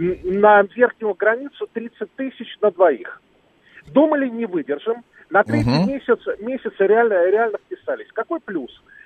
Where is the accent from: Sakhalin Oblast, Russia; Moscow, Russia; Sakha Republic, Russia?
Moscow, Russia; Мы оба москвичи, у обоих есть квартира в Москве